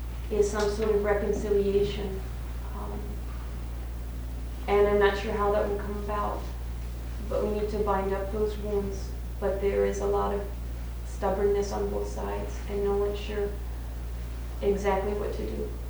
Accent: Pennsylvania, United States; I am from Pennsylvania, and I've spent the last couple of years in seminary in Gettysburg

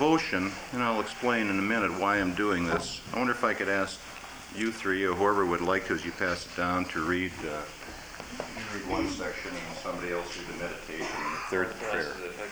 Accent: Mandan, North Dakota, United States; I'm from Mandan, North Dakota. I work in Bismarck, North Dakota.

